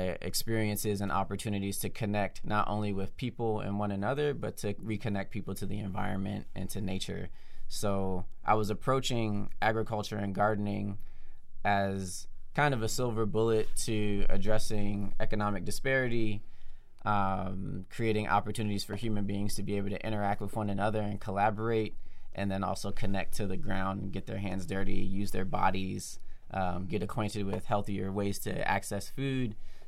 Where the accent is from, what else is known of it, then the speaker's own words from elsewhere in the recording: Harrisburg, Pennsylvania, United States; now in Detroit, United States; I'm born and raised in Harrisburg, Pennsylvania.